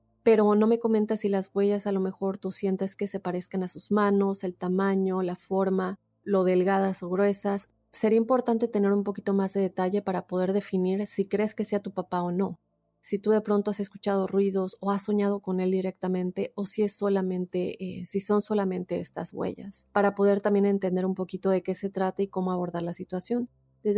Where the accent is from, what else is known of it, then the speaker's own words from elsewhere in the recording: Monterrey, Nuevo León, Mexico; soy de Monterrey, Nuevo León.